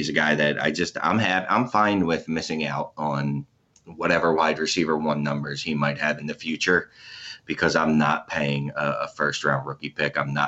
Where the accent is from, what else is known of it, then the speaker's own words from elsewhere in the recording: United States; I'm an American. I have no idea about Europe.